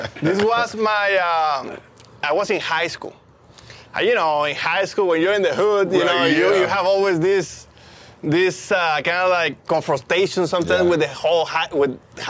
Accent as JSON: {"language": "English", "country": "Mexico", "tie": "born or raised there", "said": "I grew up in Mexico, and I grew up in a neighborhood where, you know, I went to public school"}